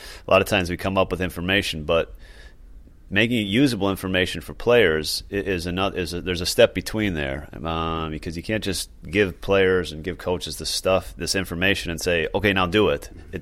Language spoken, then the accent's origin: English; Milwaukee, Wisconsin, United States; I grew up in Milwaukee, and baseball in Milwaukee is important to me.